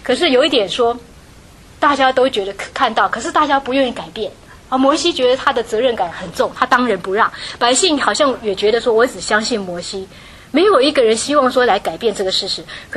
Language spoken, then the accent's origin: Chinese; Taiwan; now in United States; 我自己本身是从台湾来的，我有佛教的背景，拜很多不同的神。我到了美国以后